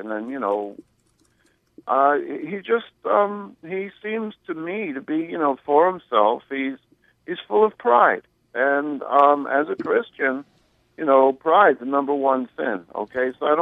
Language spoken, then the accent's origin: English; New York, United States; I'm from New York, but I didn't hear what was said last night.